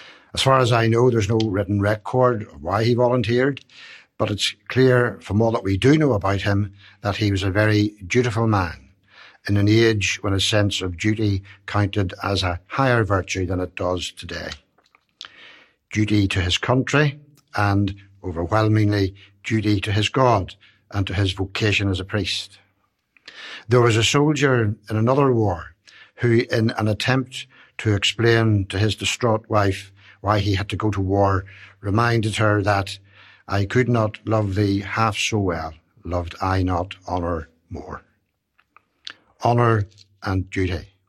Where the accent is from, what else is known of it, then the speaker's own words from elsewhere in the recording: Belfast, Northern Ireland, United Kingdom; I grew up in Belfast in a housing estate which included a long terrace for disabled ex-servicemen.